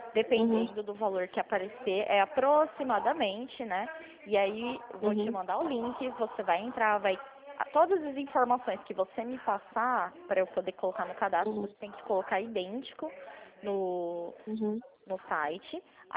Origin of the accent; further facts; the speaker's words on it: Cuiabá, Mato Grosso, Brazil; Sim, eu sou de Cuiabá.